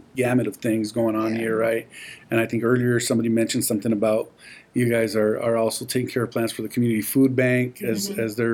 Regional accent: Tucson, Arizona, United States; And I grew up here in Tucson, went to Sunnyside High School, and we didn't have these programs.

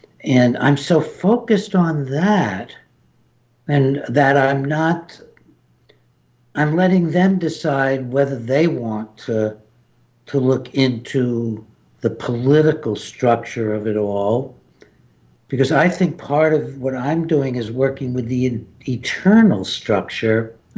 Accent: United States; I don't get up in the morning thinking, wow, I'm an American. I get up being ashamed of being an American.

